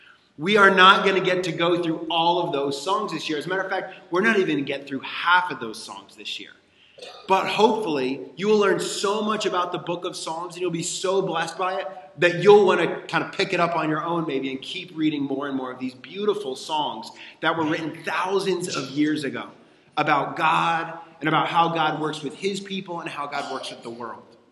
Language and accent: English; Texas, United States; When I was young, growing up in Texas, just outside of Dallas, I had a friend.